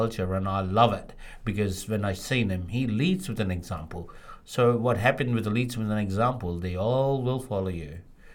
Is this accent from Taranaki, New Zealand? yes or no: yes; New Plymouth, Taranaki, New Zealand; Because we are from New Plymouth, so we hiring people from New Plymouth